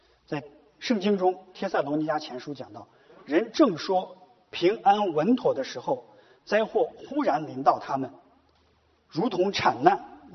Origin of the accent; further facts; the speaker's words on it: Zhengzhou, Henan, China; moved away as an adult; 我是生在长在河南郑州，18岁上大学的时候离开